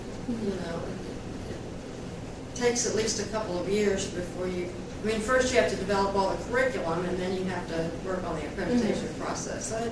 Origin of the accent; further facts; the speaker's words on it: Houston, Texas, United States; No, I didn't. I grew up in Houston, Texas.